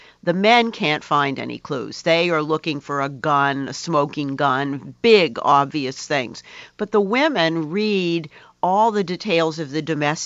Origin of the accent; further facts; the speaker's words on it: United States; And of course, one of the reasons that as an American, I began my scholarly career working on English women novelists was that they did have a tradition.